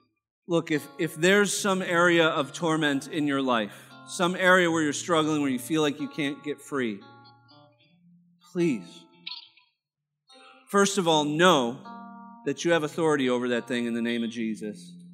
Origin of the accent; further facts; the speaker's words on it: Arizona, United States; We come from Arizona. We've had our share of both. We've had scorpions in the house.